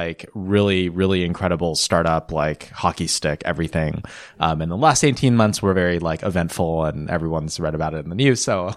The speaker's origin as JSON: {"language": "English", "town": "Seattle", "region": "Washington", "country": "United States", "tie": "born or raised there", "said": "So we grew up in Seattle and we both made our way to the Bay Area."}